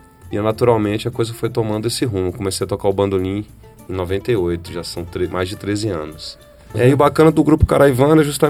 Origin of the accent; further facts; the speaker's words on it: Brasília, Federal District, Brazil; eu e Alex Souza somos aqui de Brasília